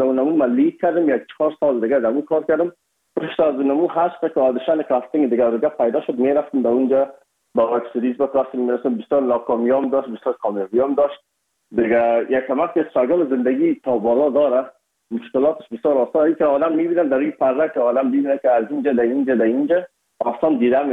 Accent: Afghanistan; بخصوص ما از افغانستان هستیم، یکم اک لهجه و فرق داشت.

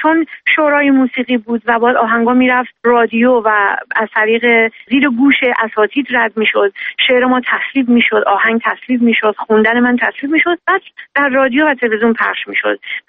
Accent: Iran; ما ایرانی هستیم

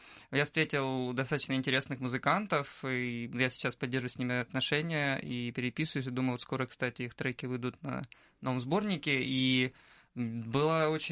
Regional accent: Luhansk, Luhansk Oblast, Ukraine; мне было интересно экспериментировать вообще с социальной реальностью в родном городе.

